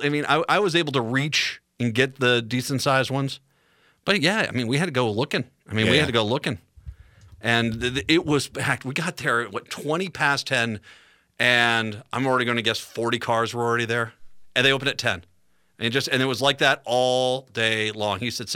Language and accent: English; East Coast, United States; Now, granted, I grew up on the East Coast.